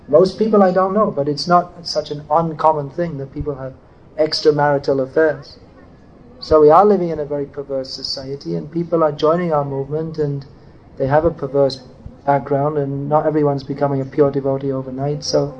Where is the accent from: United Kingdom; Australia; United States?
United Kingdom; England; I grew up near London, and it's generally pretty rough growing up.